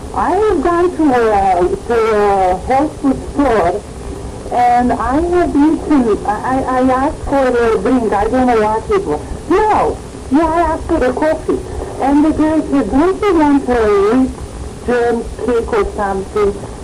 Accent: Romania; because I come from Romania, this was possible.

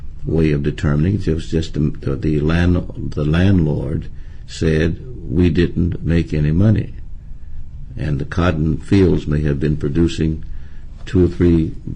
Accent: Jonesboro, Arkansas, United States; born there; No, I was born in Jonesboro, Arkansas, August 9th, 1932.

